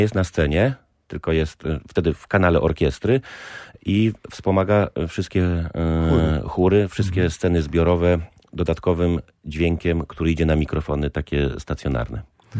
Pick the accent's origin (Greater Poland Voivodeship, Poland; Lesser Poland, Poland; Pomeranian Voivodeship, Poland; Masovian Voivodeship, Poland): Pomeranian Voivodeship, Poland; Kościerzyna; also born or lived in Staszów; Tak, ale już w wieku 3 lat, kiedy ja miałem 3 lata, wróciliśmy do Kościerzyny. No i tam spędziłem młodość